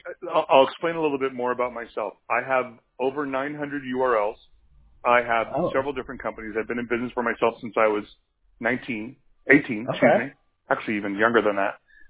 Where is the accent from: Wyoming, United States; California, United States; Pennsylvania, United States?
California, United States; Encino; I grew up in Encino, and I'm about as white a kid as you can imagine, and I started a gardening right at 18, so I kind of got stuck having to learn Spanish.